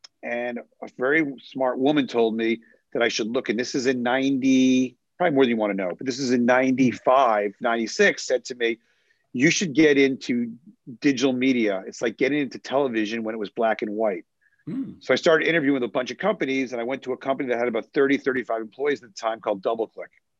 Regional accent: Boston, Massachusetts, United States; moved away as an adult; now in New York City, United States; So I was born and bred in Boston, Massachusetts, went to school down in New Orleans, Tulane University, Green Wave.

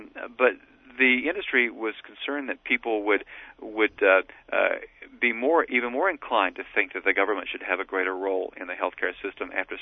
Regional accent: Tennessee, United States; Tennessee. It's a mountainous part of the state. It's in the southern Appalachians, and I picked up my hometown newspaper when I was visiting in July of 2007.

